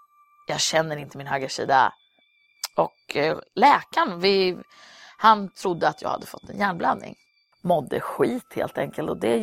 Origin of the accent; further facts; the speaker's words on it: Örebro, Örebro County, Sweden; Jag kommer från Örebro.